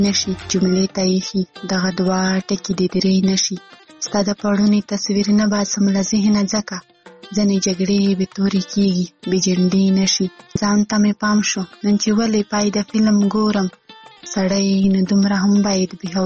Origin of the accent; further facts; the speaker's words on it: Khyber Pakhtunkhwa, Pakistan; له وزیرستان نه.